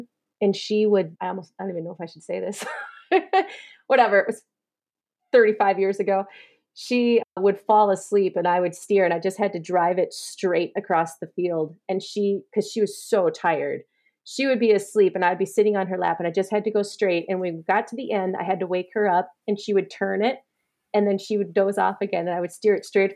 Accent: Flensburg, Minnesota, United States; also born or lived in Little Falls; Yeah, so I'm about as Minnesotan as they come. I was born in Little Falls, but I grew up 5 miles outside of a tiny town called Flensburg.

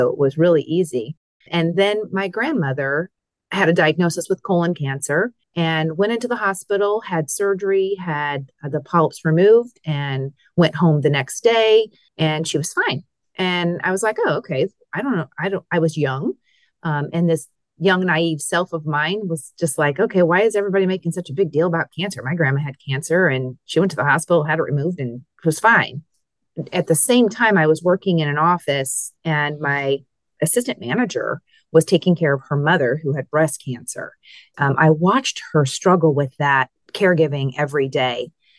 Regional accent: Midwest, United States; But growing up in the Midwest, I've learned all my life that who are you is I'm a mom, I'm a teacher, I'm a philanthropist.

